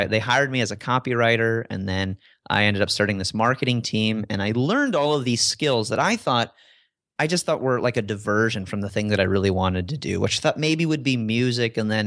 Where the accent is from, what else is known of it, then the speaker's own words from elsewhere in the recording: Illinois, United States; I grew up in Illinois and from the Midwest like you.